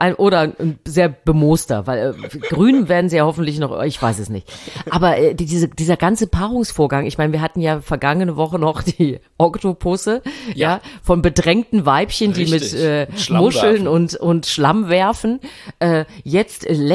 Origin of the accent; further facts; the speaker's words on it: Thuringia, Germany; heute fahre ich in meine alte Heimat nach Thüringen.